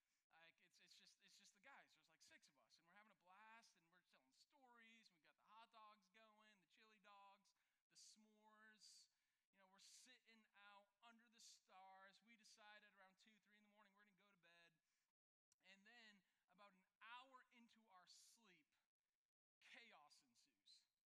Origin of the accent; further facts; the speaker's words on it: Boston, Massachusetts, United States; I'm from the Boston area, and we were going to head up to Canada, we're going to go camping